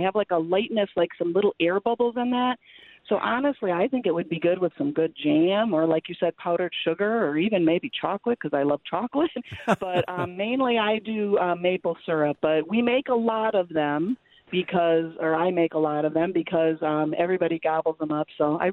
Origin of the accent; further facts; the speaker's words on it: Milwaukee, Wisconsin, United States; Yes, I'm from Milwaukee, and here we say it Eboskier.